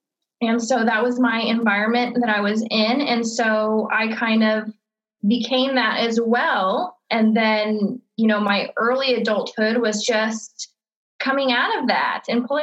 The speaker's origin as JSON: {"language": "English", "town": "Austin", "region": "Texas", "country": "United States", "tie": "born or raised there", "lives_now": "Dallas, United States", "said": "I live in Dallas, Texas. Born and raised in Texas. I'm actually originally from Austin."}